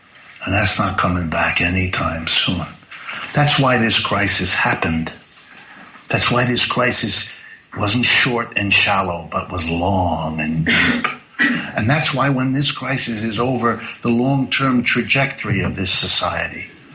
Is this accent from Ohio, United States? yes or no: yes; Youngstown, Ohio, United States; my hometown, Youngstown, Ohio, and thousands more like it.